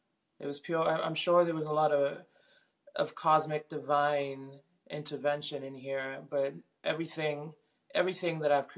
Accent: Nigeria; showing young ladies like me who grew up, who are growing up in Nigeria or third world countries where they don't really have access, that this is possible.

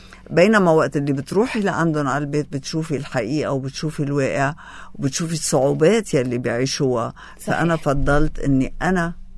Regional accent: Choueifat, Mount Lebanon, Lebanon; أنا بنت ضيعة وأنا بدي أتعاطى مع أهالي ضيعتي بهالطريقة، فصرت روح على كل المناسبات الأهلية والشعبية والاجتماعية، روح عليها بالشويفات،

